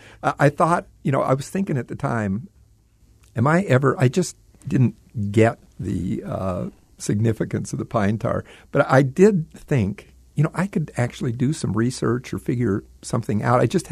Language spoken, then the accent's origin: English; Las Vegas, Nevada, United States; also born or lived in California; And I took chemistry, and this was back in California, and I grew up in Las Vegas, which when I flew into El Paso, the desert and the mountains looked the same to me.